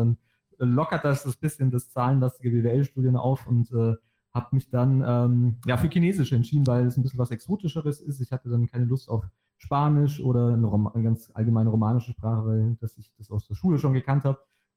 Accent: Hesse, Germany; Ich komme aus der Nähe von Frankfurt, also zwischen Frankfurt und Heidelberg.

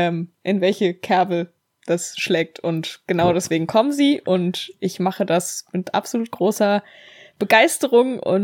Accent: Berlin, Germany; born there; Ich bin geborene Berlinerin

